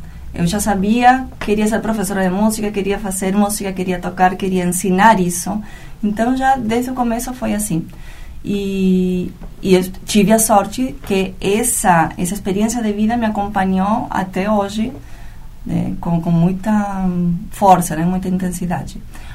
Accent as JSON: {"language": "Portuguese", "country": "Argentina", "second_language": "Portuguese", "said": "só para lembrar que eu sou argentina"}